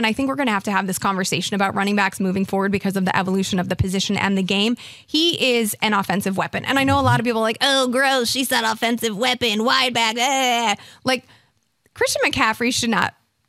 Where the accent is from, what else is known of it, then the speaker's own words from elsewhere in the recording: Midwest, United States; Because we're both from the Midwest.